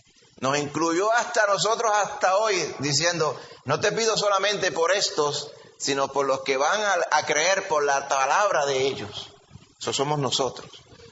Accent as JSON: {"language": "Spanish", "country": "Puerto Rico"}